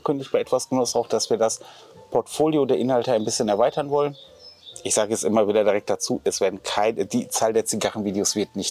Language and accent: German; North Rhine-Westphalia, Germany; ich komme ja auch aus dem Ruhrgebiet, ich komme ja auch aus einer Currywurst-Region